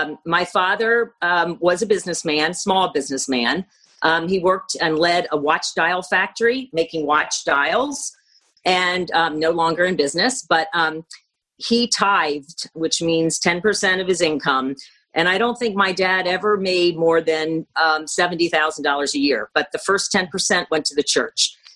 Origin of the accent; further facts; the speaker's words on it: Lancaster, Pennsylvania, United States; I was raised in Lancaster, PA, in a kind of a small town, a very conservative town